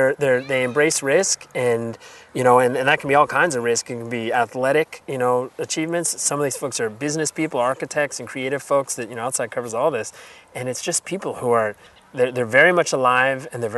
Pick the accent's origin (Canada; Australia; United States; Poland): United States; California; born there; also born or lived in New York City; I lived in New York City for a while, and I was born in California, but I lived all around and 5 years in New York City, and I came back